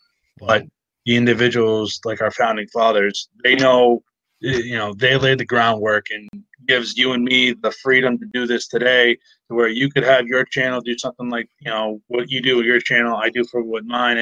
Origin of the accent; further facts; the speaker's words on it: Massachusetts, United States; I think differently, maybe because I'm from Massachusetts, so I'm an a-hole.